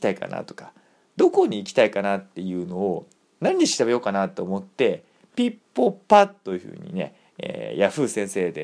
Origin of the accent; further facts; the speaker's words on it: Yamagata, Japan; now in Kanagawa, Japan; 山形出身、神奈川在住でして